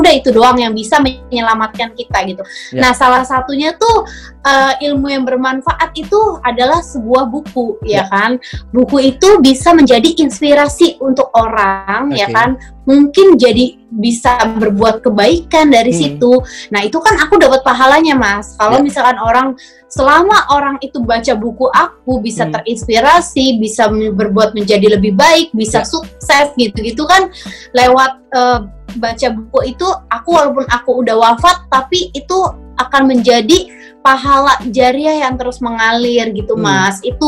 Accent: Cirebon, West Java, Indonesia; now in Bali, Indonesia; perjalanan aku dari Cirebon itu pindah ke Bali itu kurang lebih 1000 kilometer mas.

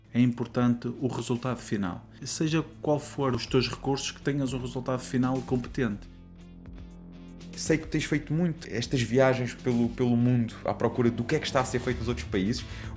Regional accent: Norte, Portugal; accent: northern Portuguese; Não estranhem de eu ter aqui um sotaque nortenho, mas faz parte. Eu sou muito ligado às origens.

